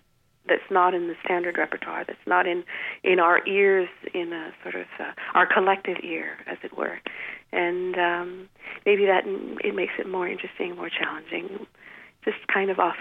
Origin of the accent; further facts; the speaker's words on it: Toronto, Ontario, Canada; also born or lived in Quebec; I was born in Quebec, and we moved to Ontario, to Toronto, when I was a small child.